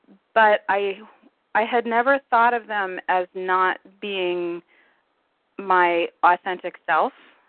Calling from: Ellensburg, Washington, United States; I'm calling from Ellensburg, Washington.

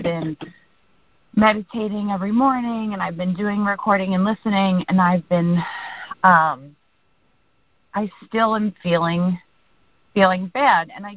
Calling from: Virginia, United States; I am calling from Virginia.

